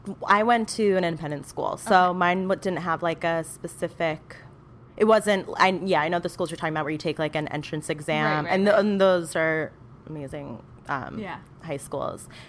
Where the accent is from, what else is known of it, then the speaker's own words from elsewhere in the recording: Manhattan, New York, United States; I grew up in Manhattan, yeah.